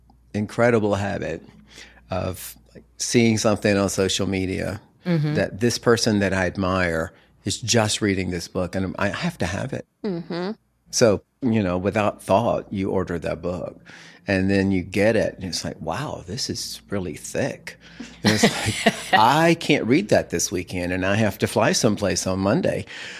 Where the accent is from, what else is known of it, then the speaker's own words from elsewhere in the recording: the South, United States; As a Southerner, I have a habit of using the word just.